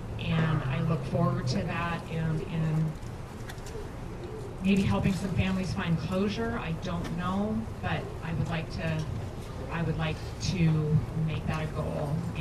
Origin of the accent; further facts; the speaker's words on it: Alaska, United States; my time as a state trooper, my growing up in Alaska, being the daughter of an Indigenous woman, has all led to this moment.